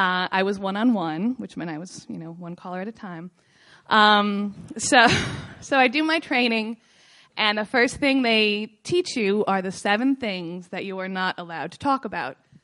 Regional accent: Scranton, Pennsylvania, United States; moved away; I was living in Los Angeles because I am from Scranton, Pennsylvania, and I see you escape too. What else do you do if you're from Scranton but leave?

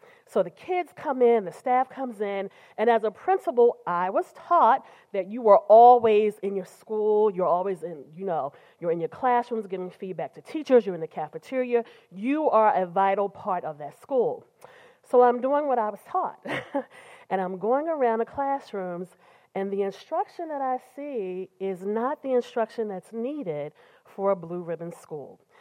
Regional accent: Baltimore, Maryland, United States; Remember, I grew up in poverty in Baltimore City.

